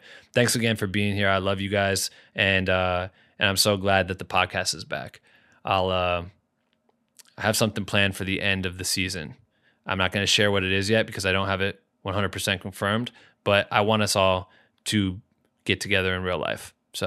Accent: Iowa, United States; now in Los Angeles, United States; I'm from Iowa. Originally, I moved out to LA almost 7 years ago.

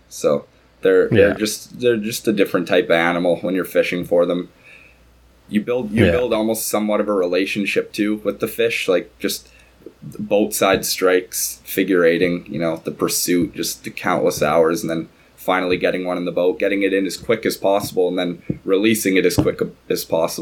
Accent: Kenora, Ontario, Canada; I grew up in Kenora, Ontario, Sunset Country.

